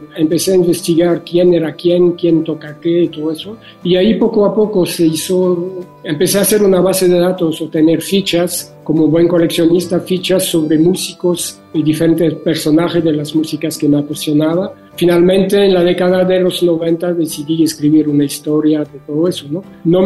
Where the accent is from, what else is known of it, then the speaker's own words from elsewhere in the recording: Brussels, Brussels-Capital Region, Belgium; Yo nací y crecí en Bruselas